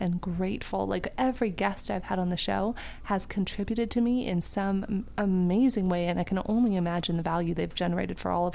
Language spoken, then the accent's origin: English; San Diego, California, United States; Yeah, so born and raised in San Diego, the most beautiful place in the world.